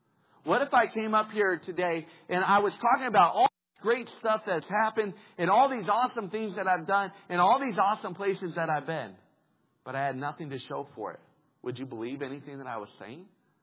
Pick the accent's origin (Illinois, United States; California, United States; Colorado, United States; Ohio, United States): Colorado, United States; I grew up in Colorado. I'm a Broncos fan. I like the Broncos.